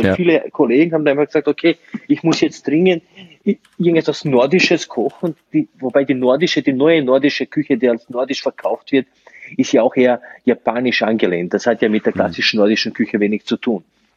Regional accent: Slovenia; German is a second language; now in Germany; weil ich komme ja eigentlich aus Slowenien

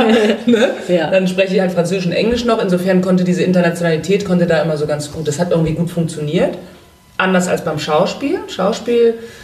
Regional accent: Germany; born there; Ich bin halt in Deutschland geboren, ich spreche fließendes, reines Hochdeutsch.

